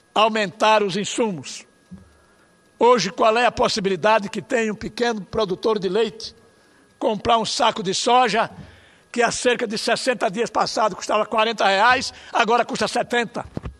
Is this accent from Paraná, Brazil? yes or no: no; Alagoas, Brazil; E lá para o meu estado de Alagoas